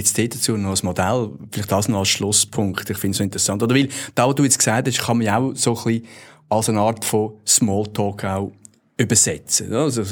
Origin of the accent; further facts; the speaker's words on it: Switzerland; Also bei uns in der Schweiz ist der, glaube ich, bis heute gibt es den, also ist sogenannte Steherrennen.